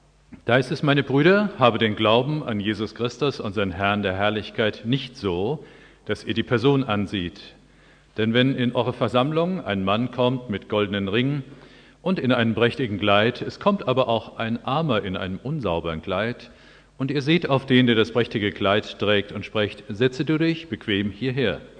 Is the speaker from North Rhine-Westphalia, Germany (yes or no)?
no; Oberursel, Hesse, Germany; ich stamme aus Oberursel im Taunus